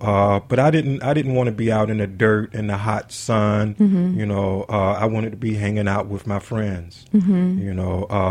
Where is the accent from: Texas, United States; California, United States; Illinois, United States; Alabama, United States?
Alabama, United States; Selma; I'm from Selma, Alabama, and my family had a family farm.